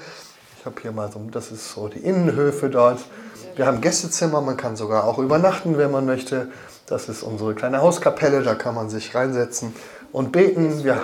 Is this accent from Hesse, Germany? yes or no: yes; Marburg, Hesse, Germany; Ich komme aus Marburg.